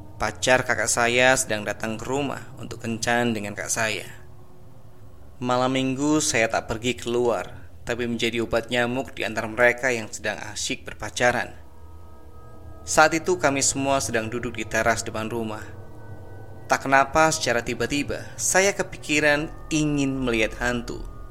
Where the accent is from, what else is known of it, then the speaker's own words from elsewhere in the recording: Batam, Riau Islands, Indonesia; Perkenalkan … Saya berasal dari kota Batam.